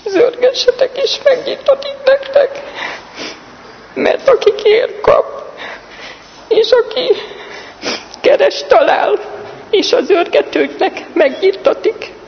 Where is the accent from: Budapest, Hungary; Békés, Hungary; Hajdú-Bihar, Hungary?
Hajdú-Bihar, Hungary; Hencida; now in Debrecen, Hungary; Hencidán születtem, vallásos családban nőttem fel, az én drága szüleim és nagyszüleim nagyon vallásos emberek voltak, hitben élő emberek.